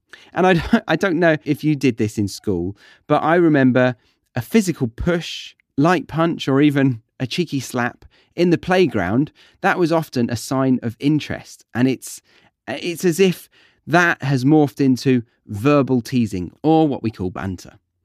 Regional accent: United Kingdom; I'm sorry, I'm just being British.

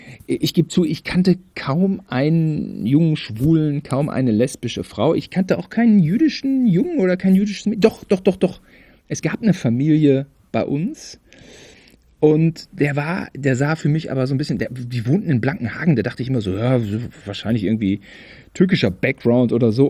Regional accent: Germany; ich bin Deutscher.

